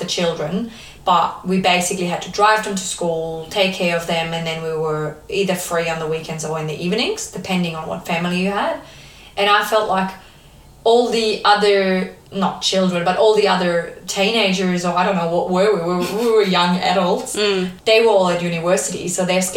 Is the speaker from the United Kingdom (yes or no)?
no; Germany; moved away as an adult; now in United States; And I'm from Germany, by the way.